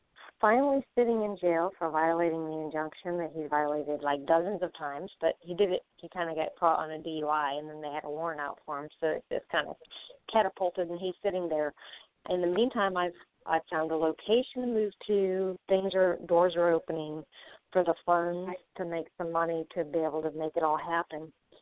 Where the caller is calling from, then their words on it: Florida, United States; Hi, Michael. … I'm calling from Florida.